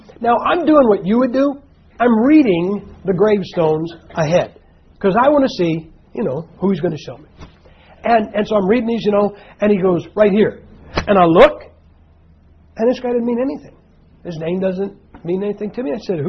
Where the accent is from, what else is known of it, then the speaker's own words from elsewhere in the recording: United States; Now, let me explain something, guys. I'm an American.